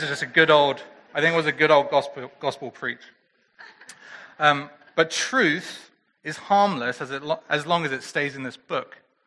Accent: England, United Kingdom; I'm a man and it's partly because I'm English

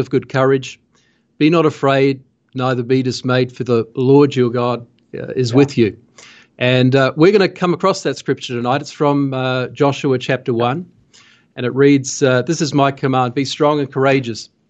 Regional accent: Australia; I'm from Australia. You probably guessed from my accent.

